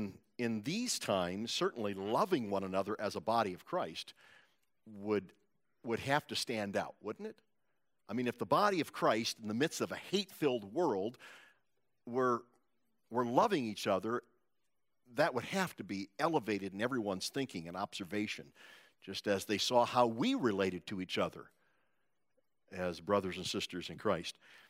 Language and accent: English; Omaha, Nebraska, United States; I grew up in Omaha in the 60s and 70s